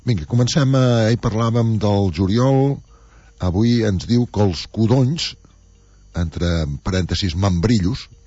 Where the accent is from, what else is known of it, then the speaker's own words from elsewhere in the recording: Girona, Catalonia, Spain; doncs com a gironins ens hem sentit orgullosos per això